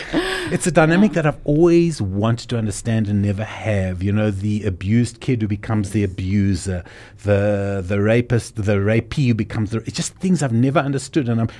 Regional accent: Cape Town, Western Cape, South Africa; I'm Capetonian, man.

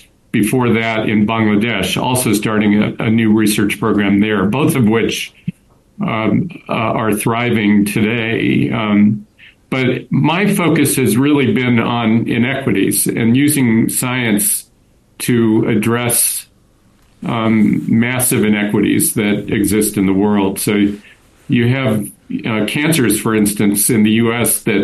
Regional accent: United States; now in Johannesburg, South Africa; obviously I'm an American

